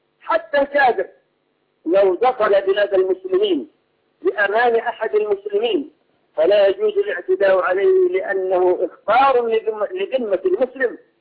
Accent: Yemen; عندنا في اليمن ما يقرب من 2 مليون صومالي وأثيوبي

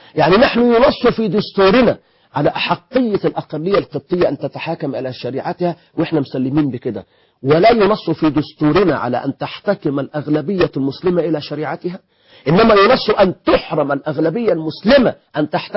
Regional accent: Egypt; في بلادنا مصر

